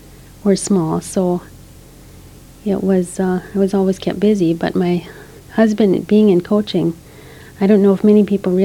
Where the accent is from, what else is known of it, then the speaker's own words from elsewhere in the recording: Fargo, North Dakota, United States; also born or lived in Northwood; I was born in Northwood, North Dakota, so we lived for 3 years on a farm. And I don't remember many of those days, but then we moved to West Fargo, and I do remember living in West Fargo.